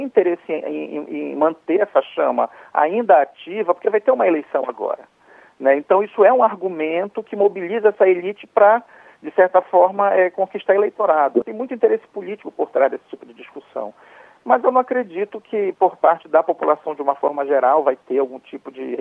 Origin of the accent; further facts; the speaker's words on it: Pará, Brazil; porque eu sou paraense, vim de uma região.